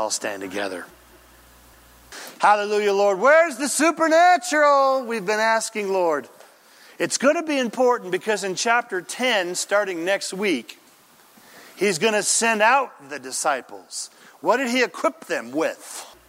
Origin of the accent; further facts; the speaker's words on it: Anderson, California, United States; I was raised in Anderson, California, and we would drive past pasture after pasture after pasture.